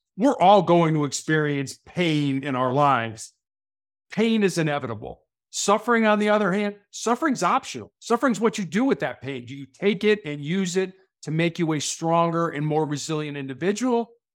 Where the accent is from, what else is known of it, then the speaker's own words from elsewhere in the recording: Chicago, Illinois, United States; When I was growing up in Chicago and playing basketball, I had a friend in the conference by the name of Isaiah Thomas, who played for Bobby Knight at Indiana.